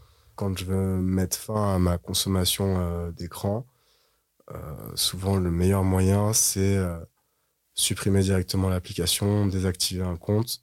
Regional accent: Paris, Île-de-France, France; J'ai grandi dans Paris, dans le 18e

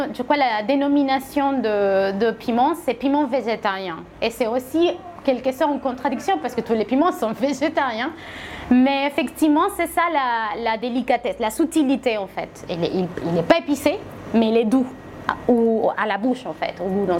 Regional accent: Caracas, Capital District, Venezuela; Oui, moi je viens de Caracas.

